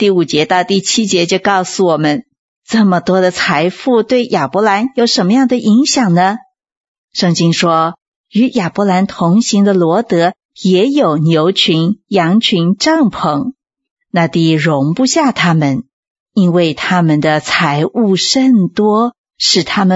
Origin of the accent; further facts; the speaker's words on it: China; 我们中国人常常说家丑不可外扬